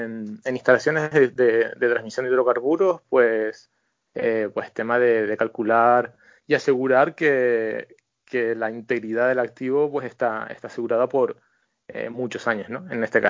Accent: Canary Islands, Spain; moved away as an adult; also born or lived in Germany / Newcastle, United Kingdom; me fui a Inglaterra, al norte de Inglaterra, Newcastle, con un par de amigos canarios que formamos una buena peñita canaria ahí en Newcastle por 2011

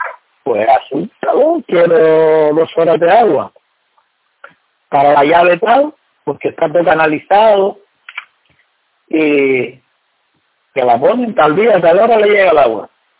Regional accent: Canary Islands, Spain; Y nosotros también somos canarios y somos Gran Canarios.

